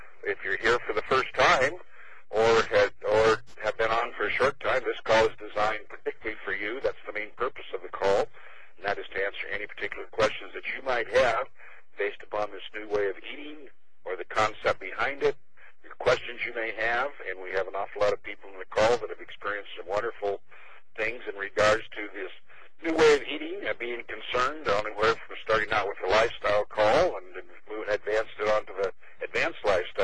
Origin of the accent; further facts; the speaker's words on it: Olympia, Washington, United States; I'm from Olympia, Washington, and I will be your host this morning